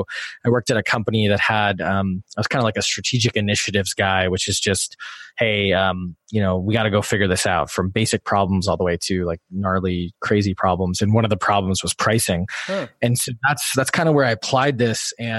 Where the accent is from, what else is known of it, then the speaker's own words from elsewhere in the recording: Wisconsin, United States; I come from a very like blue collar background. I grew up in Wisconsin. I went to school in Illinois